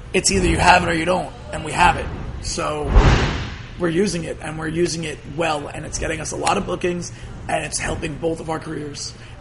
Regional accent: New York City, New York, United States; But that's because I'm from Staten Island, and all of us love … because we kind of have to.

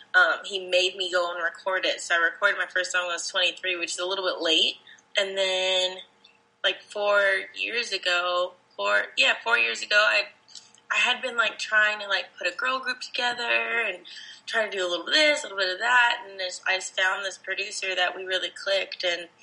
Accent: Burbank, California, United States; Like, I'm from Burbank, California, so, like, my dad is a screenwriter

